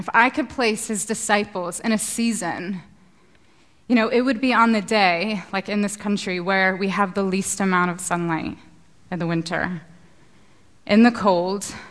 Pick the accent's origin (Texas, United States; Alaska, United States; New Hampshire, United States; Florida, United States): Florida, United States; Because I am from the Sunshine State in the States. I am a Florida girl through and through.